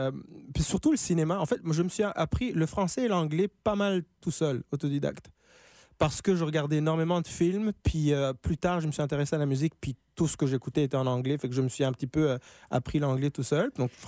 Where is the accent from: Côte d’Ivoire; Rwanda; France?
Rwanda; first language de; French is a second language; also born or lived in Germany; Donc, ma première langue a été l'allemand.